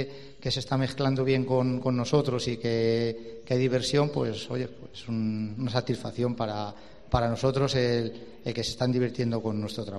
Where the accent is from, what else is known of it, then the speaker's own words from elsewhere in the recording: Madrigal, Spain; la mayor parte de la charanga somos de Madrigal. Entonces, claro, para nosotros son unas fechas importantes las fiestas de nuestro pueblo